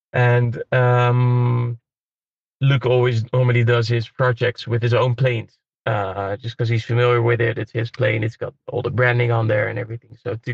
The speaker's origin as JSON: {"language": "English", "country": "Netherlands", "second_language": "English", "said": "First of all, we wanted to do it in the Netherlands, in my home country"}